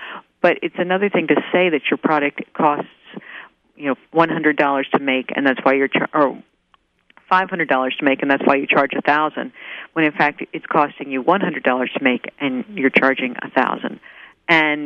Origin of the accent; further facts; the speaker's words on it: Washington, District of Columbia, United States; also born or lived in Philadelphia; I grew up in Washington, D.C. and Philadelphia, and we had Garfinkels and John Wanamaker's.